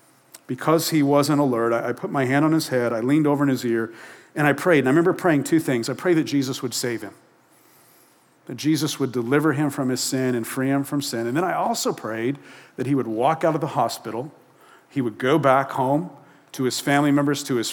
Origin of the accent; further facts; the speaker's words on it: New Mexico, United States; now in Puget Sound area, United States; Good example from my home state. I grew up in New Mexico and was, before moving here to the Puget Sound area